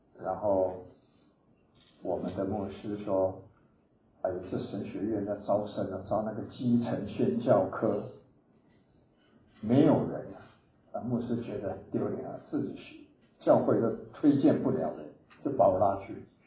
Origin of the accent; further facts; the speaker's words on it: Taipei, Taiwan; 我出生在台北，我在台北受教育，我的一切都在我家里是做贸易的，在台北，我不可能离开台北，我是台北人，我是台北人，很骄傲。